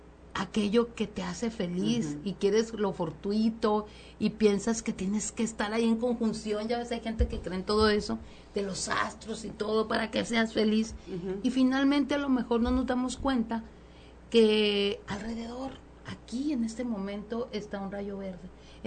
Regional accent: Sinaloa, Mexico; Soy una mujer sinaloense, orgullosa de su tierra, que escribe temas sobre las infancias

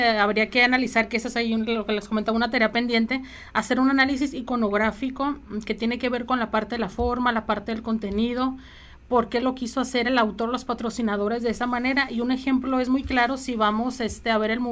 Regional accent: Sinaloa, Mexico; además del ser mexicanos, ¿por qué somos sinaloenses?

